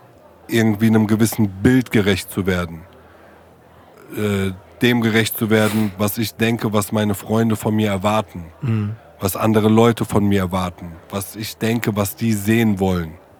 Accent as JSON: {"language": "German", "country": "Germany", "said": "wenn du in der Szene groß wirst, ja, so wie die Hip-Hop-Szene zum Beispiel, als Deutscher, wie ich, mit nur Ausländern"}